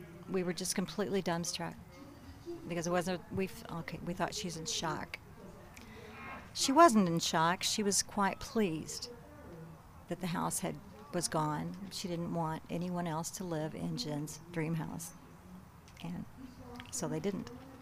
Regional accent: Anna, Illinois, United States; I'm from Anna, Illinois.

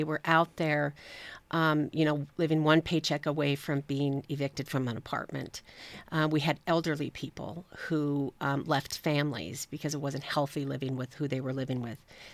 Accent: Spokane, Washington, United States; So I was born and raised in Spokane, and this year I have never seen as many homeless people needing resources as I have this year.

